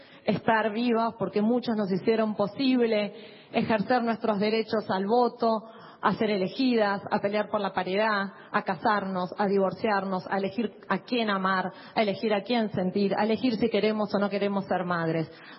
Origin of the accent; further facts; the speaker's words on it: Argentina; como pueblo argentino